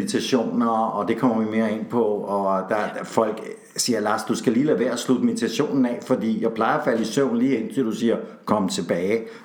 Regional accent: Frederiksberg, Capital Region, Denmark; born there; Altså, jeg er jo født i Solbjerg Sogn.

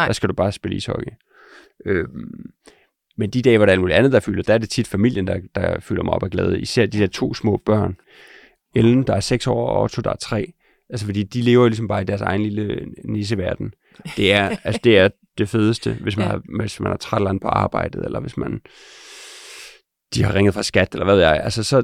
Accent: Herning, Central Denmark Region, Denmark; Ja, jeg er fra Herning.

